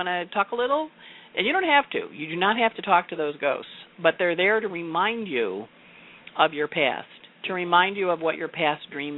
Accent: Redding, California, United States; born there; I was born on September 11th, 1987, time 11:46 in Redding, California.

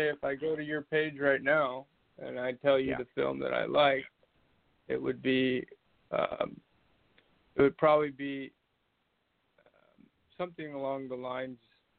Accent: California, United States; now in Seattle, United States; I'm up in Seattle, but I'm from Orange County, California.

